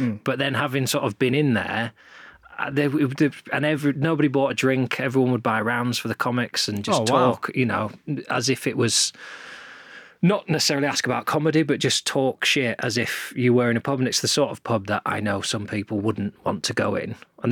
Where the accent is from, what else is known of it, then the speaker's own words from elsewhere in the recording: Morecambe, North West England, United Kingdom; So when I grew up in Morecambe, Morecambe was thriving.